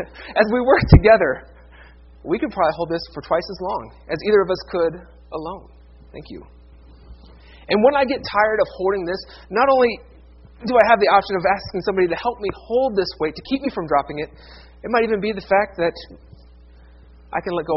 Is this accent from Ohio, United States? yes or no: yes; Ohio, United States; white guys like me from Ohio.